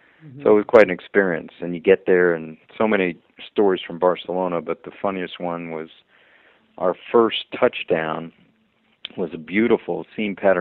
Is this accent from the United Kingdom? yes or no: no; Washington, District of Columbia, United States; And I am from Washington, D.C. I came back home and went to Georgetown Law School.